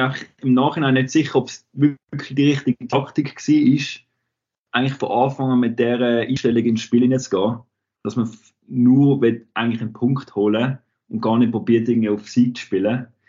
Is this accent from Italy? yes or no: no; Switzerland; wir Schweizer sind irgendwie vielleicht zu achten oder zu zehnten